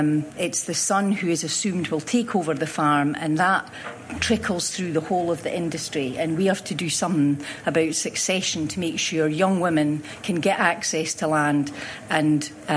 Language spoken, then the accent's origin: English; Dundee, Scotland, United Kingdom; I'm from the outside, so I'm from Dundee. So I'm coming in with fresh eyes